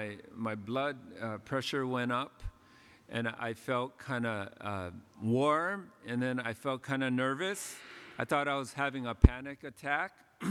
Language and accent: English; Philippines; And so it's part of being Filipino, I guess, is learning about that kind of thing.